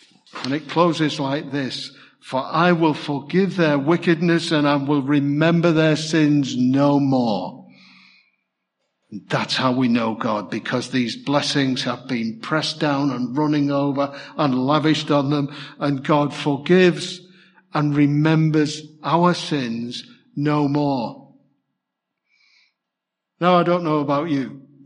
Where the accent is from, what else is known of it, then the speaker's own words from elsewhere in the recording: United Kingdom; I mean, we're British, aren't we?